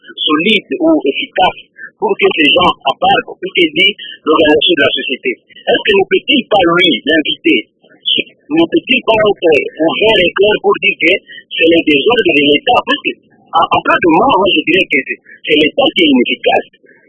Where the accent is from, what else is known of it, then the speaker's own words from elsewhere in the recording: Goma, North Kivu, DR Congo; now in Kindu, Democratic Republic of the Congo; je suis à Kindu, mais je dirais qu'à Kindu, ce phénomène n'a pas d'ampleur comme dans d'autres villes. Je viens de Goma, j'étais à Kinshasa il n'y a pas très longtemps.